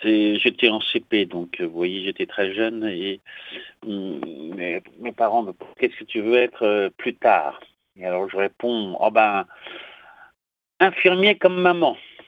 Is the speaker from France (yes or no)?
yes; Saint-Cloud, Île-de-France, France; Oui, je suis d'origine de Paris d'Ouest, puisque je suis de Saint-Cloud.